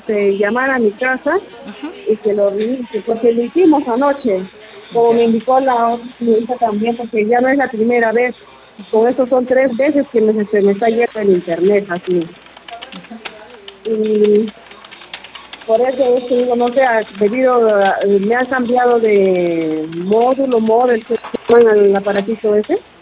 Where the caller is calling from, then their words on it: Santa Eulalia, Lima, Peru; Soy de Buenos Aires, Santa Eulalia.